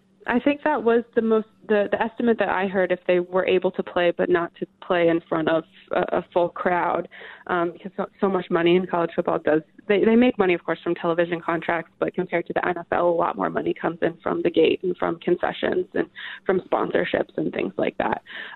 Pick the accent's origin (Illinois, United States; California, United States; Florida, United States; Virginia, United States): Florida, United States; Tampa; I should preface it by saying that I am from the Tampa Bay area.